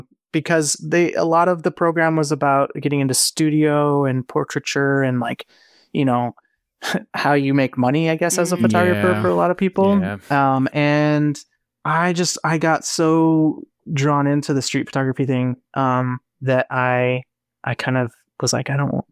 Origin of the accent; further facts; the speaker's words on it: Colorado, United States; But I'm from Colorado.